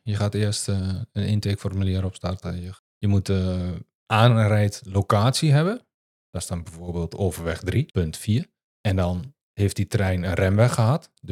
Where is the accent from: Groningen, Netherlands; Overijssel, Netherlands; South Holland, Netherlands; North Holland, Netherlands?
Overijssel, Netherlands; Enschede; born there; now in Nijmegen, Netherlands; 39-jarige jongen, geboren in Enschede, maar ondertussen ruim 15 jaar woonachtig in Nijmegen.